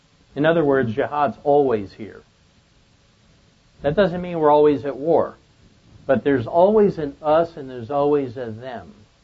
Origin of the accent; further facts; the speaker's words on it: Queens, New York, United States; because I come from Queens, I call it a protection racket